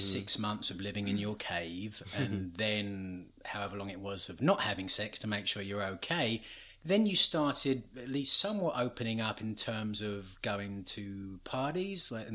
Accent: England, United Kingdom; It's just, come growing up in England, where you're sort of told sex is missionary and you just do it to make babies

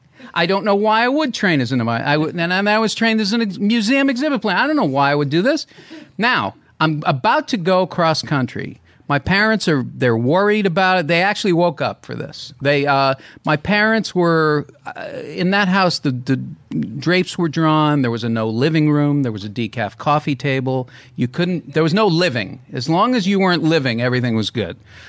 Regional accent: Boston, Massachusetts, United States; Well, I tell you, I come from Boston, and Boston, as you know, is a very racially tense area.

